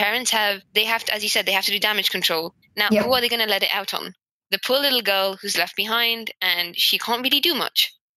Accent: India; And so are we as Indian people.

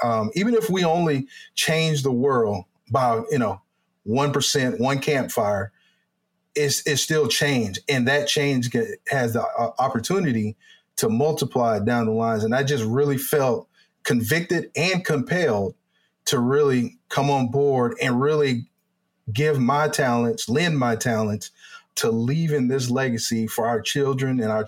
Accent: the South, United States; my history growing up in the South, having only been camping a few times, and that was at a young age

